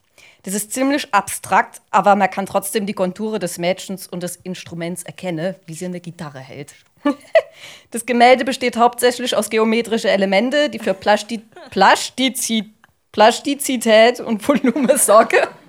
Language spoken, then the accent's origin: German; Heidelberg, Baden-Württemberg, Germany; born there; Leider geboren in Heidelberg.